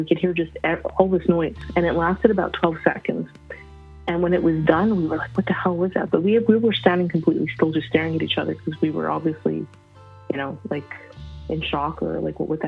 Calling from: Montreal, Quebec, Canada; from Montreal, Quebec.

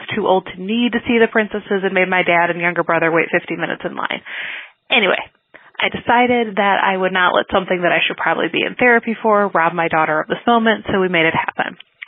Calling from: Chicago, Illinois, United States; from Chicago.

